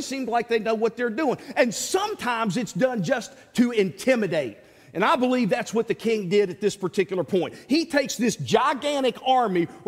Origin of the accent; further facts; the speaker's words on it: the South, United States; accent: southern; Now, like I said, my southern accent kind of makes it sound like I'm saying the same thing each time.